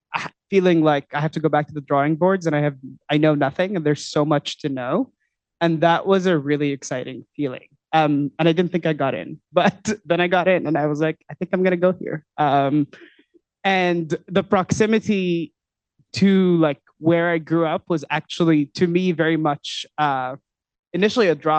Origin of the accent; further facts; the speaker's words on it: Dubai, United Arab Emirates; I grew up in Dubai.